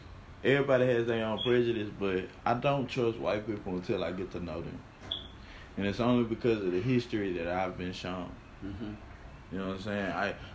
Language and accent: English; United States; I'm from America. You know what I'm saying? Like, this is American history.